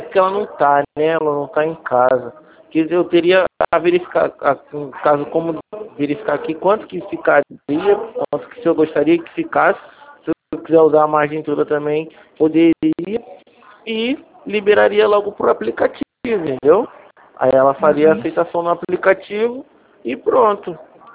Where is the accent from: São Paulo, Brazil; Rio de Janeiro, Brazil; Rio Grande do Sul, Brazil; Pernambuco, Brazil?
Rio de Janeiro, Brazil; Não, eu também sou daqui do Rio.